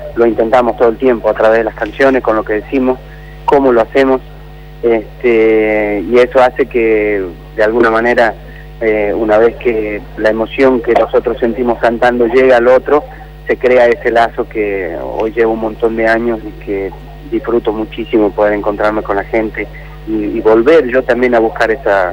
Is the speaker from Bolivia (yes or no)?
no; Neuquén, Argentina; Mi infancia transcurrió un poco en Neuquén, que mi viejo se había ido a trabajar allá. Todos del Chaco salteño, todos de Salta, mi familia, tanto materna como paterna.